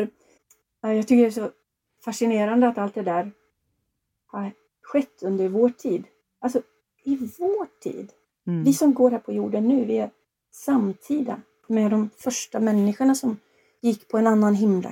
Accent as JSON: {"language": "Swedish", "town": "Trollhättan", "region": "Västra Götaland County", "country": "Sweden", "tie": "born or raised there", "said": "Jag växte upp i Trollhättan. Det ligger 7 mil norr om Göteborg och jag bodde med min farmor och farfar i ett litet hus där i utkanten av stan."}